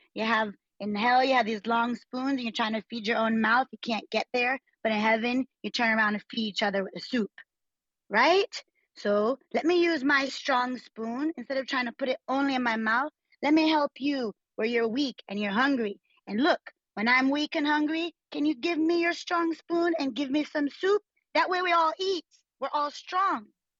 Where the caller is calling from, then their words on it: Maryland, United States; Greetings … Maryland, D.C.